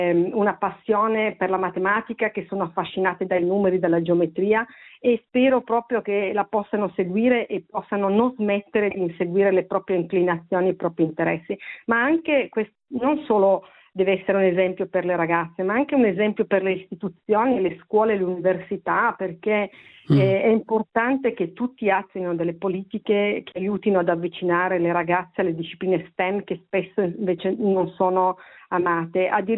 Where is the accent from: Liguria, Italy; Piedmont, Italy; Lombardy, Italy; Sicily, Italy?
Piedmont, Italy; Turin; mi perdoni perché io sono di Torino